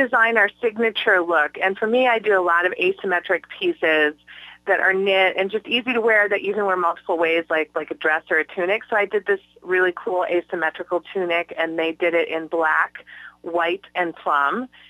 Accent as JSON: {"language": "English", "region": "Michigan", "country": "United States", "said": "Yeah, so I'm from Michigan, and, you know, I heard one of you, I might have a little Jersey girl in me. I mean, I grew up in the 80s"}